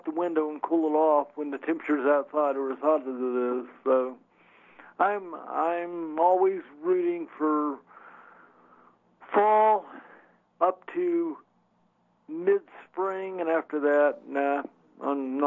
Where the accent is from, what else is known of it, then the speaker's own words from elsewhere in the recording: Florida, United States; Yeah, and I grew up in Florida, but I'm perfectly fine with anything above zero compared to this 97 degree heat.